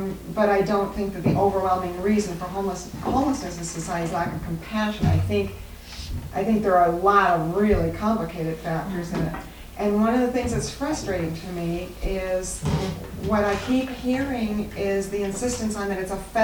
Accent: California, United States; for instance, we come from Southern California.

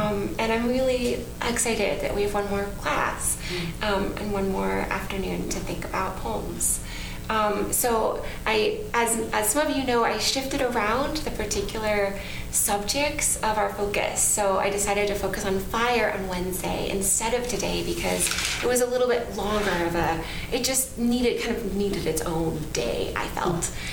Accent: Seattle, Washington, United States; which is always my sense growing up in Seattle. That the Civil War, it was only until I moved to the East Coast that I realized how important the Civil War really was to America.

